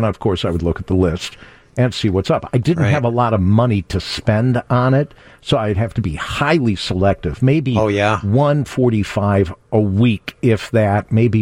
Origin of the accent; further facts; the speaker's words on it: Evanston, Illinois, United States; I grew up in Evanston. And so there was one main record store that we would always go to downtown.